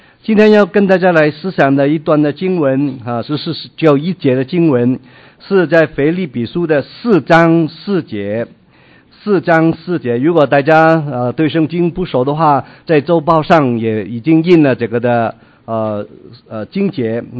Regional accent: Hong Kong; 我是出生在香港，在香港长大啊，我们是广东人啊。

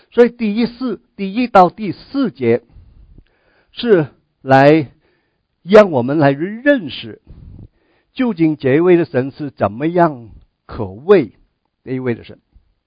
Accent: China; 那我们中国人敬拜很少拍掌，对不对啊？

